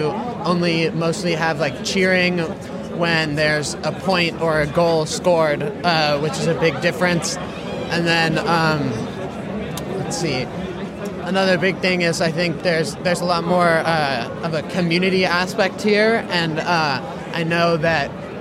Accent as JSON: {"language": "English", "town": "San Francisco", "region": "California", "country": "United States", "tie": "born or raised there", "said": "I'm from San Francisco, and I grew up there"}